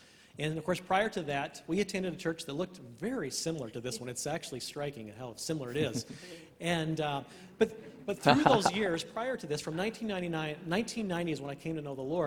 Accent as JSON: {"language": "English", "region": "Illinois", "country": "United States", "said": "We are actually from Illinois originally, small farm community."}